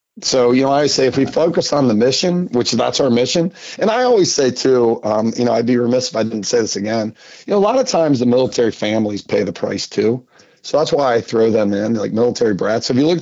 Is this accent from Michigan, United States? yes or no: no; Cincinnati, Ohio, United States; now in Indianapolis, United States; Yeah, so, you know, I'm from Cincinnati. I went to the University of Cincinnati as an engineer, but I've lived in Indianapolis, for the last 26 years.